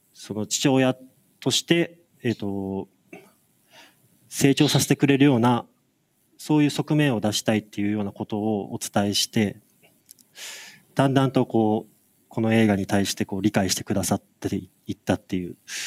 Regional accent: Akita, Japan; ある秋田県は僕が生まれ育った、まあ、県なんですけれども

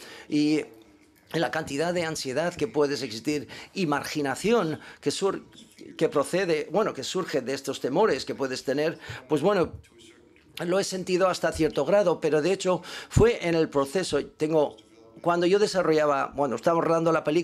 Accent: New York, United States; Y esto está, digamos, en el tejido de nuestro como neoyorquinos. Hay una energía en Nueva York

